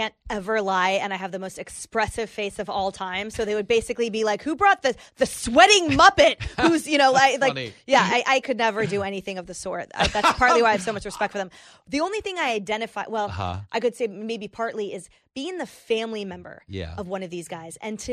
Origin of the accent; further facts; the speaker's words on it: Canada; I grew up in Canada.